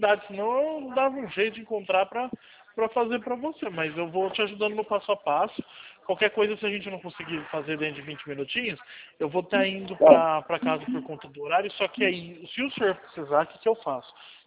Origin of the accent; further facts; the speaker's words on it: São Paulo, Brazil; Eu sou do interior de São Paulo, eu moro perto de Campinas.